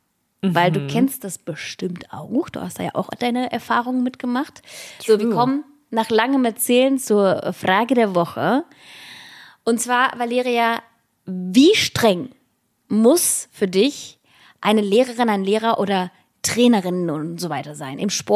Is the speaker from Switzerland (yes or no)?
no; Russia; irgendwer wusste, dass ich aus Russland komme